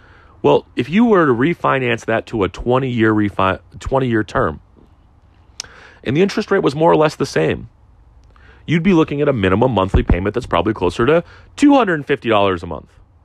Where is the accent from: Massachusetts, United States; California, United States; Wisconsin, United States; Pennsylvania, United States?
Massachusetts, United States; Boston; first language Russian; English is a second language; also born or lived in Soviet Union; as a kid growing up in Greater Boston, as an immigrant, as an English as a second language, you know, Russian was my primary language. I come from the former Soviet Union.